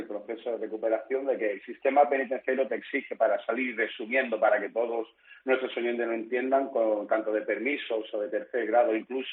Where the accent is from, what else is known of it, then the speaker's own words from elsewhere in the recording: Málaga, Andalusia, Spain; born there; en Málaga, por supuesto, porque es mi tierra natal